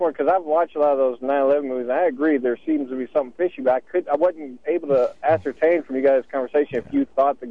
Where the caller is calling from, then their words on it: Greeley, Colorado, United States; from Greeley.